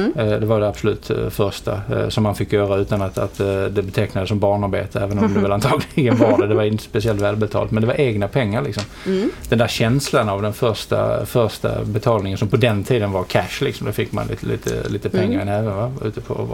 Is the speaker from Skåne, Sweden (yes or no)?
yes; Helsingborg, Skåne, Sweden; Ja, Helsingborg är jag uppvuxen i.